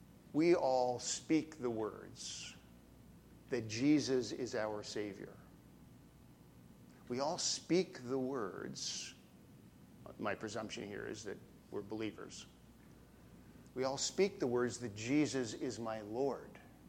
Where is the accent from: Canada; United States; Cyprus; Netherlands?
Canada; Burlington, Ontario; also born or lived in Toronto; I grew up in a Baptist church from the day I was knee-high to a grasshopper. And the church I grew up in Burlington